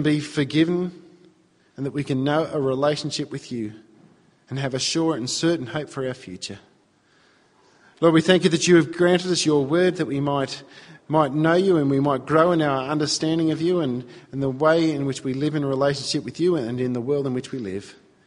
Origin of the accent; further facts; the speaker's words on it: Victoria, Australia; you go from being a Victorian to being a Queenslander, even though that's just a minor geographical move.